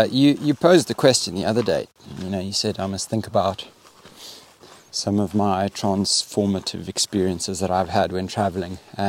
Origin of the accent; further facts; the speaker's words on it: Botswana; grew up in Botswana. I wasn't watching Star Trek. I was outside.